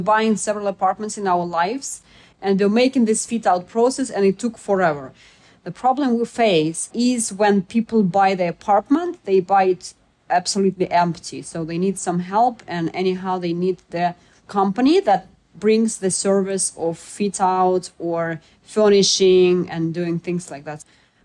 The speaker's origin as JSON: {"language": "English", "town": "Voronezh", "region": "Voronezh Oblast", "country": "Russia", "second_language": "English", "said": "I'm coming from Voronezh. This is the city of Russia, pretty big city. It's not that big as Moscow or St. Petersburg, but still it's the center of black soil region with 1 million of population living there. 500 kilometers from Moscow"}